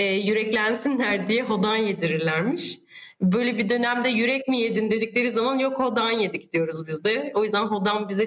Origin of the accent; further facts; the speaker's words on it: Cappadocia, Turkey; Ya burası bizim memleketimiz. Her sene gidiyoruz. Çocukluğumuz burada geçti.